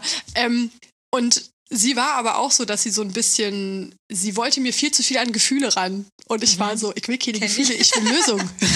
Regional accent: East Germany, Germany; Und wie gesagt, ich komme aus Ostdeutschland.

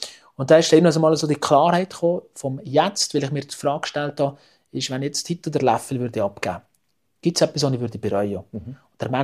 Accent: Switzerland; als Schweizer

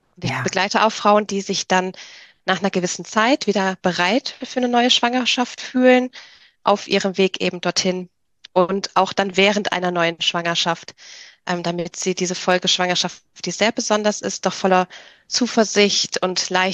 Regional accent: Rhineland, Germany; Also ich bin aus dem Rheinland, da ist man ja recht oder häufig sagt man zumindest recht offen und redselig und kommunikativ.

